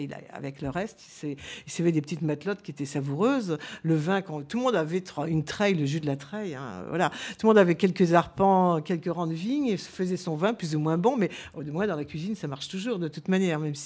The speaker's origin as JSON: {"language": "French", "region": "South-West France", "country": "France", "said": "qu'elle soit faite par chez nous dans le Sud-Ouest"}